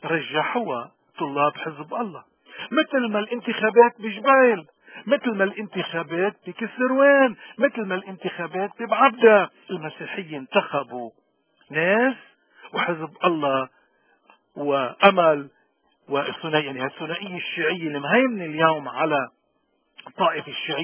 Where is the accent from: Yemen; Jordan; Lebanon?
Lebanon; نحن كلبنانيين